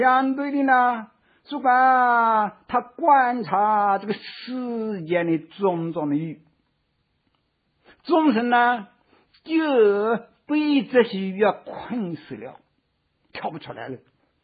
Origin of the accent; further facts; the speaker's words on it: China; 我们中国人就说阳春有皎温